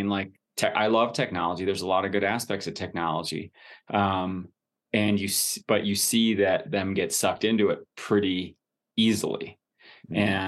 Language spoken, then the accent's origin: English; Wisconsin, United States; dude, I grew up in Wisconsin, and I was skiing in jeans at Little Switzerland